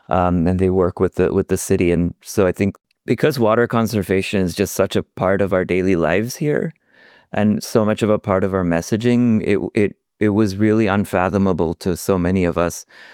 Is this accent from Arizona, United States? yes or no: yes; Tucson, Arizona, United States; since I moved away from Tucson, I just moved back a few years ago after having grown up here, is that Tucson's per capita water use is on the decline.